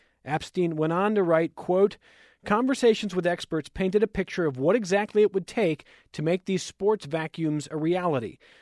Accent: Cleveland, Ohio, United States; I'm from Cleveland.

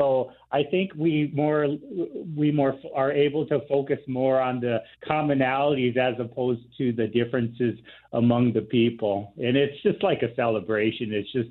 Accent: Sioux City, Iowa, United States; Actually, I grew up in Sioux City, but I've certainly lived on the reservation for probably 10 years total.

